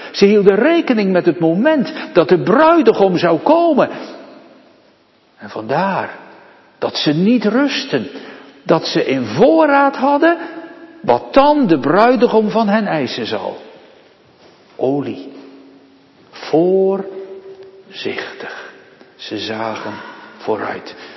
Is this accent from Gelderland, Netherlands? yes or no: no; Nieuwe-Tonge, South Holland, Netherlands; op het eiland waar ik opgegroeid ben, in Nieuwe Tongen, het hek van de begraafplaats deze woorden draagt